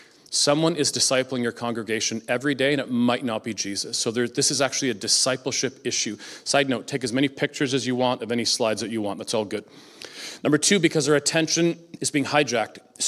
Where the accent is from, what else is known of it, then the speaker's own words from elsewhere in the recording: Ajax, Ontario, Canada; I come from Ajax. It was a wonderful drive to get here today.